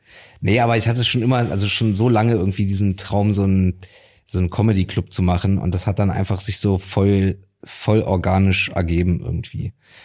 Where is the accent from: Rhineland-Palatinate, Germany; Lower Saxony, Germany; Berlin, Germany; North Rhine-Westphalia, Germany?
Berlin, Germany; ich bin halt auch hier in Berlin aufgewachsen. So, ich habe meine komplette Jugend irgendwie genau das gemacht.